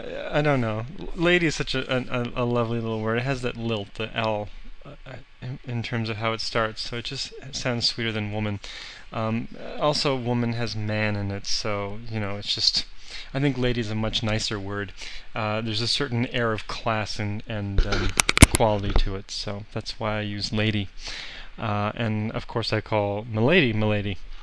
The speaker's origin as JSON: {"language": "English", "country": "Canada", "said": "I'm Canadian."}